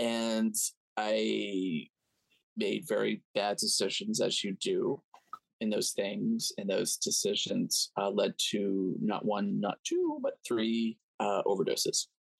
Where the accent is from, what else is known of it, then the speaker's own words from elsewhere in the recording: the South, United States; you're a gay man growing up in the South